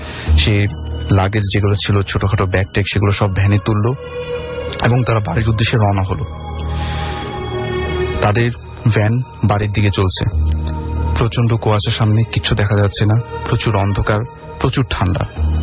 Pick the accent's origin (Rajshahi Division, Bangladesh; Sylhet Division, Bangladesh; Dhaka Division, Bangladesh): Dhaka Division, Bangladesh; Dhaka; আমি পুরান ঢাকা থেকে এসেছি, আমি SSC এ পড়ছি।